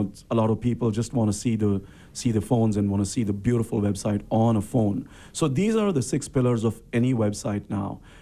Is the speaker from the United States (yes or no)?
no; India; born there; since I've been coming to this country for the last 20 years, and I was born in India